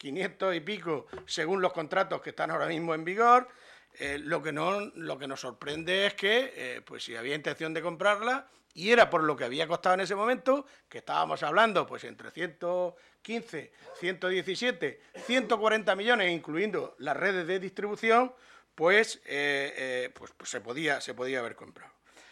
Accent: Calasparra, Region of Murcia, Spain; Eso pasa en Cartagena, en mi pueblo, en Calasparra y en cualquier lugar de España.

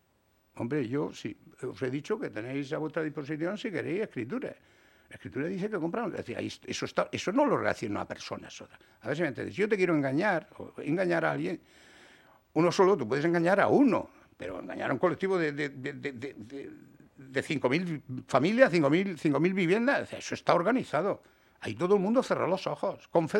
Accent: Region of Murcia, Spain; yo como murciano te puedo decir que no me gusta

